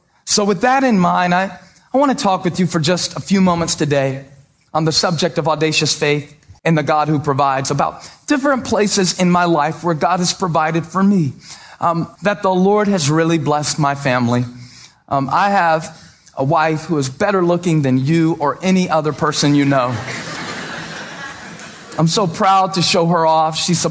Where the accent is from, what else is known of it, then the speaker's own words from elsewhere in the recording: Moncks Corner, South Carolina, United States; I cashed some checks last year that I never thought I'd cash growing up in Monk's Corner, South Carolina, with a dad who dropped out of school in the eighth grade.